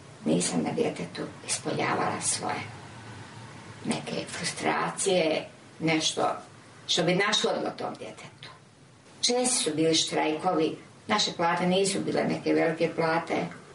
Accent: Republika Srpska, Bosnia & Herzegovina; a ja sam došla iz Ravne Semberije gdje je bilo sve

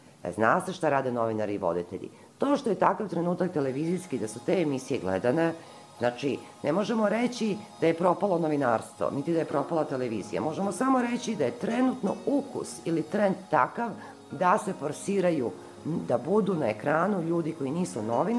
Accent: Podgorica, Montenegro; also born or lived in Osijek / Našice / Trebinje; now in Belgrade, Serbia; pa smo posle toga živjeli u Trebinju, pa posle Trebinja u Podgorici, tamo sam završila gimnaziju, onda sam došla u Beograd, pa sam u Beogradu živjela 2 godine, pa sam živjela u Londonu

